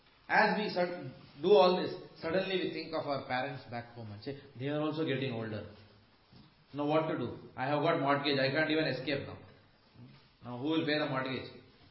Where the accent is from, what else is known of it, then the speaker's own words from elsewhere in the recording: India; because I come from India, and I'm a grihastha.